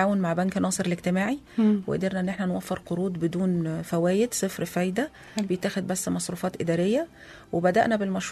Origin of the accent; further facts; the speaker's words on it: Egypt; وعندنا في مصر